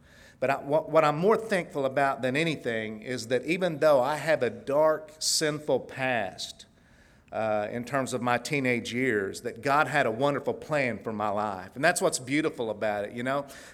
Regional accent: Tulsa, Oklahoma, United States; I grew up in Northwest Tulsa. I was one of the good ones.

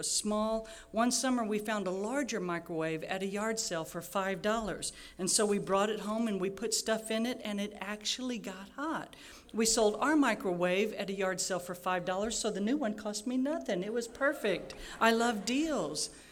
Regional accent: Illinois, United States; Kevin was a visionary leader for my home state of Illinois

